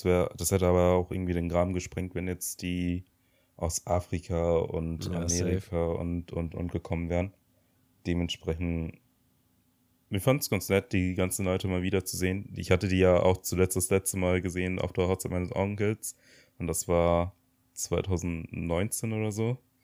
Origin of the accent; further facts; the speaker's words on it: Togo; now in Germany; Ich komme ja ursprünglich aus Togo, aus Westafrika. Und dort wird halt größtenteils Französisch gesprochen.